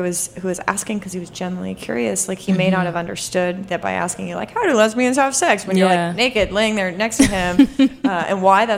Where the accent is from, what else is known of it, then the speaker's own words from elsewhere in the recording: Vermont, United States; I grew up in a predominantly white state. I grew up in Vermont. And you could count the number of people of color in my high school on your hands.